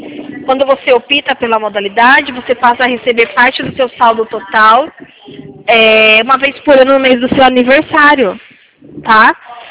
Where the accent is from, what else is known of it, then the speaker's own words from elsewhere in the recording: Sorocaba, São Paulo, Brazil; Não, eu sou de Sorocaba